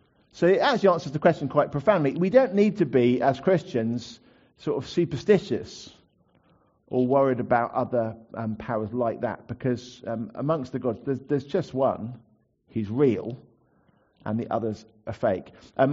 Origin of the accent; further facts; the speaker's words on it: United Kingdom; I've got my British God because I'm from Britain.